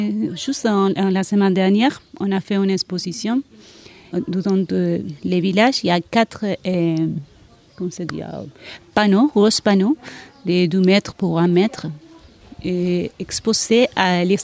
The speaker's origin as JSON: {"language": "French", "country": "Argentina", "second_language": "French", "moved": "as an adult", "lives_now": "France", "said": "Je viens de l'Argentine, oui. Déjà, je suis là il y a 7 ans."}